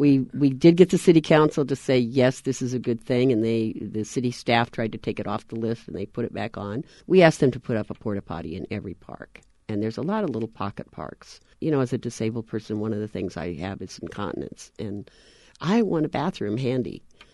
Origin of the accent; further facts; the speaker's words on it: Nebraska, United States; I was raised in Nebraska as a family of 10 kids. I was the oldest girl.